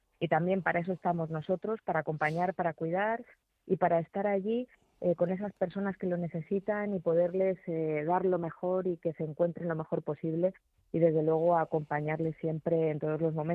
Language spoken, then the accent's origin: Spanish; Community of Madrid, Spain; Pues yo estoy orgullosa como madrileña, como profesional sanitario